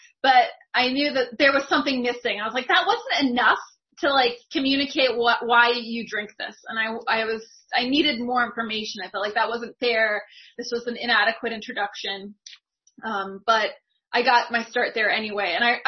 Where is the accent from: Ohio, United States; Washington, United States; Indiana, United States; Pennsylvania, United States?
Washington, United States; And I grew up on an island, I grew up in the Seattle area on an island, so it was a really small, safe community. And then we ended up moving to Seattle